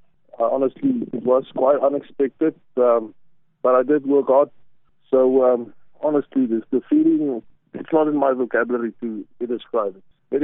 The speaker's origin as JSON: {"language": "English", "country": "South Africa", "said": "Being a South African as well, I am."}